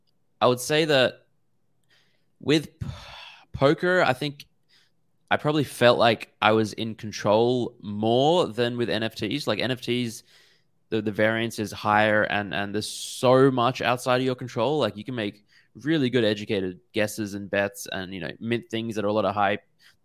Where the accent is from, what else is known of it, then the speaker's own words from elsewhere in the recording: Australia; I'm from Australia, I live in Brisbane, we'd flown down to Melbourne